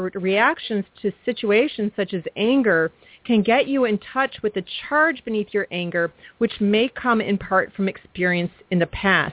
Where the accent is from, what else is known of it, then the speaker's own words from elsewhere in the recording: United States; Because we're American, we want it instantly.